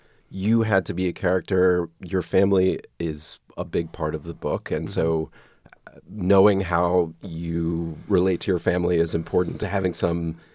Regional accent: Atlanta, Georgia, United States; We share a little bit of an Atlanta connection. I grew up in Atlanta.

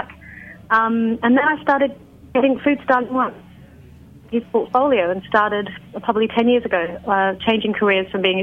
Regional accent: Australia; moved away as an adult; now in London, United Kingdom; I moved from Australia to London at 21 and have been in London ever since.

